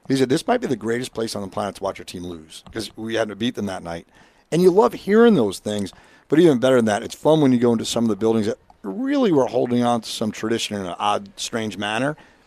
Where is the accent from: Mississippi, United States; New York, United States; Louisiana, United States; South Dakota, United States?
New York, United States; Long Island; Pretty dumb kid growing up on Long Island following the Rangers, not the Islanders.